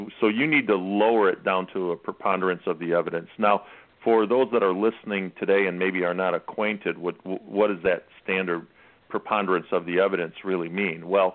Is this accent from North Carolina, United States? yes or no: yes; North Carolina, United States; in my home state here in North Carolina